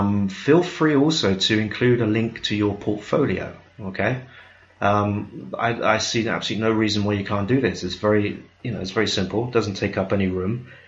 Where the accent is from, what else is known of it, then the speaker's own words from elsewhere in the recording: United Kingdom; Although I'm British, I would actually say put the generic US English, okay?